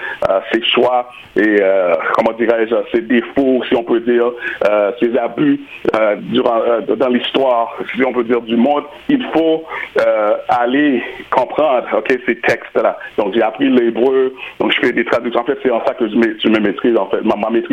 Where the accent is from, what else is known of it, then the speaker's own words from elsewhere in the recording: United States; first language en; French is a second language; now in Canada; Comme vous le savez très bien, ma langue courante, c'est anglais, vu que je viens des États-Unis. Mais je vis au Québec.